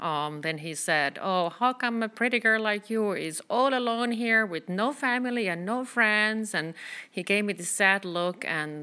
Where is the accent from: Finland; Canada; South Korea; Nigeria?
Finland; English is a second language; now in United States; I came from Finland. Coming to the U.S. was both intimidating and exciting.